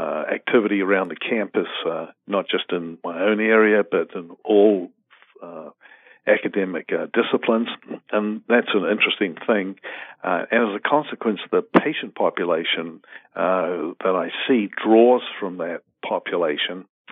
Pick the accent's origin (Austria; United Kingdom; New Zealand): New Zealand; moved away as an adult; now in United States; I'm originally from New Zealand, and I came to the United States as a graduate student.